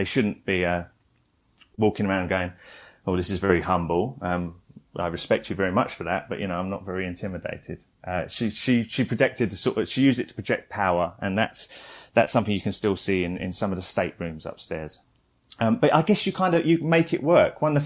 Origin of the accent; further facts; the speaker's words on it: United Kingdom; even though, you know, we're British and we don't want to interfere with history.